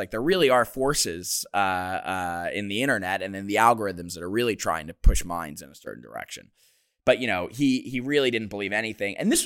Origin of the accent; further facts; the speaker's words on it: Philadelphia, Pennsylvania, United States; we're both from Philly